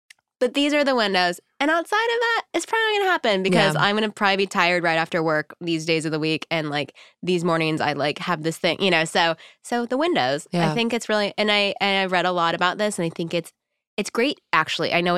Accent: Texas, United States; I think I'm from Texas and like the word sex is still a little scary.

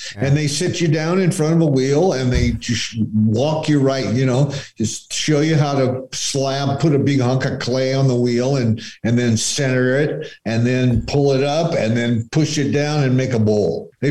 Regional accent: Scottsdale, Arizona, United States; moved away; Right? Yeah, yeah. Okay. I grew up in Scottsdale.

